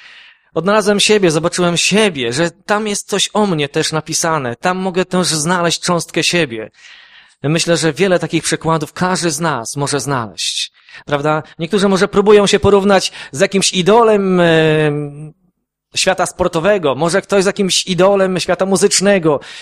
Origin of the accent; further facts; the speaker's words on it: Solec Kujawski, Kuyavian-Pomeranian Voivodeship, Poland; pochodzimy z Solca Kujawskiego. Jeżeli ktoś zna Solec, był kiedyś w Solcu, to pochodzimy z Solca Kujawskiego.